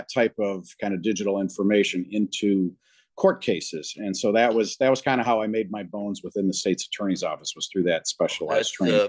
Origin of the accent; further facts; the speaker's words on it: Joliet, Illinois, United States; so I'm a Joliet native. I was born and raised in Joliet, right down on Broadway Street, and so I grew up. In a neighborhood that was kind of transitional.